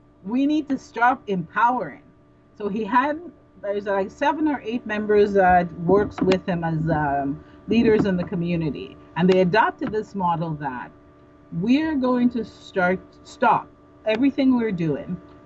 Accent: Canada; So I get 180 free days as a Canadian

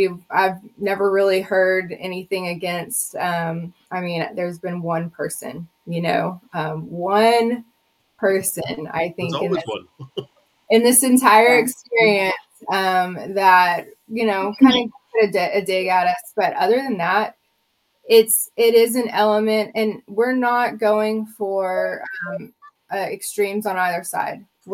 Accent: Austin, Texas, United States; because we're from Austin as well.

